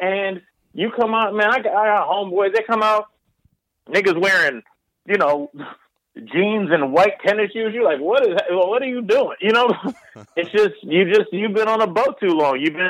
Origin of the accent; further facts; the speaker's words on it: Florida, United States; because I came from Florida, which is, I mean, I'm not hating on anybody specifically. I mean, but Florida was full of, when I came up, was full of a lot of hack comedians.